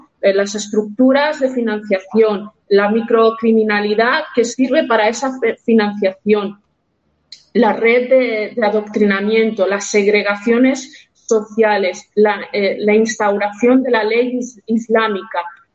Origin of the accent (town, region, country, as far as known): Spain